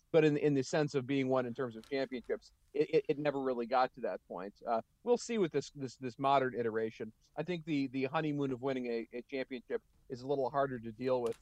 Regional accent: New England, United States; I grew up in New England as a Red Sox fan.

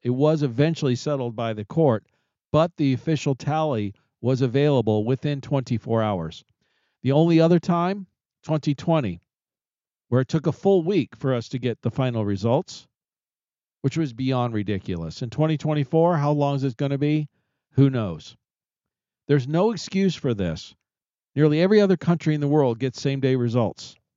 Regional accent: Arizona, United States; my home state is being very disappointing of Arizona.

